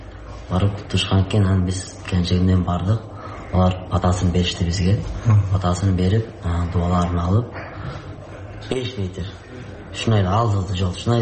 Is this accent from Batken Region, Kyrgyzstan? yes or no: yes; Batken Region, Kyrgyzstan; Баткенд облусунун Лейлек району интернационал айылынан болобуз. Биз ушул жерде төрөлгөнбүз, ушул жерде чоңойгонбуз.